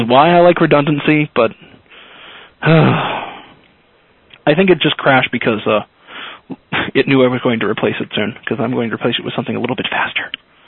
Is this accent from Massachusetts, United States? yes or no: yes; Lynn, Massachusetts, United States; our full-fledged police in Boston have that, but in my hometown, Lynn, they actually had these like, you know, nice cheap Cherokees for a while.